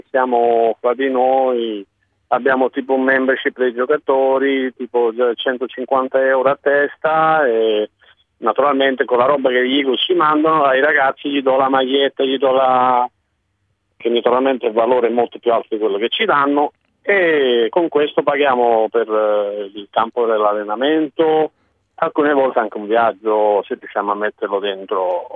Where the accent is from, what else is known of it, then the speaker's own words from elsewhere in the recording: Australia; moved away as an adult; now in Italy; Sì, io nato giustamente in Australia, da genitori italiani di Napoli, tutti e due. Ho fatto tutte le scuole lì, fino alle scuole superiori.